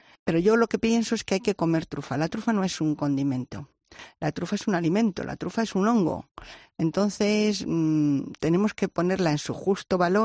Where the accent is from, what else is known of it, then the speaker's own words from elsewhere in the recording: Soria, Castile and León, Spain; pues de donde soy yo, en Soria hay unas trufas fantásticas